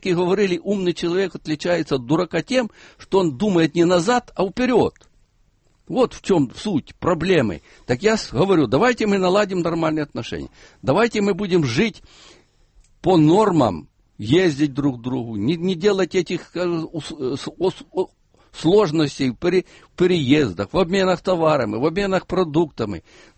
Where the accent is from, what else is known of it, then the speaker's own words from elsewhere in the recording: Ukraine; Я, как украинец, хочу сегодня и буду хотеть всю жизнь жить в своем государстве